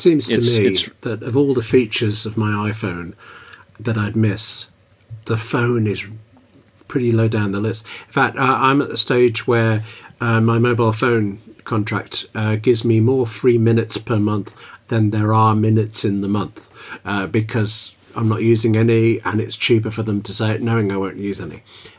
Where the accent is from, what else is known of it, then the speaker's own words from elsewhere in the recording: United Kingdom; Oops, did I reveal a secret? As a British national, it's out there.